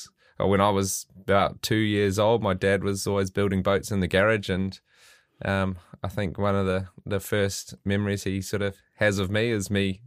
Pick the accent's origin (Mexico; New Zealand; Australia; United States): New Zealand; Auckland; I'm from Auckland, so the biggest city.